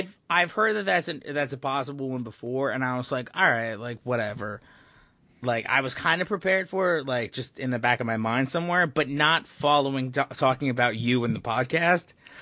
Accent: New Jersey, United States; And I was like, no, I'm from New Jersey. Oh, what part of Jersey?

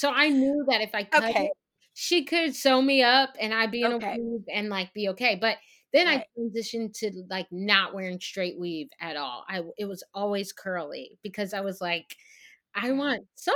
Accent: Texas, United States; I should also preface it by saying I'm from Texas, and down south the weave game is a different thing.

